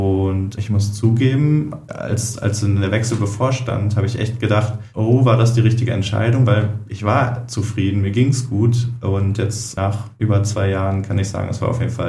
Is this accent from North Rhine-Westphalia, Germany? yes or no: yes; North Rhine-Westphalia, Germany; born there; now in Saarland, Germany; Ich komme gebürtig aus dem Münsterland, wohne allerdings jetzt im Saarland